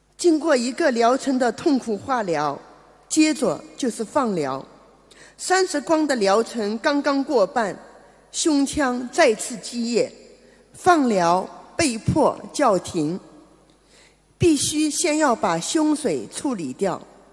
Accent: Shanghai, China; 我是来自上海的

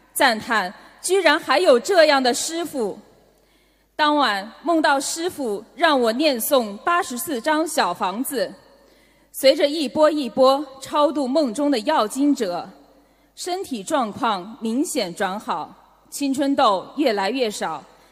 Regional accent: China; 我来自中国，学佛前是一个名副其实的享乐派

